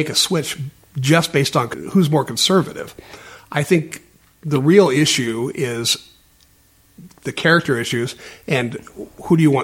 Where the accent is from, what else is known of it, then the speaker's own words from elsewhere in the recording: San Diego, California, United States; born there; I was born here in San Diego, and I think both my parents had troubles.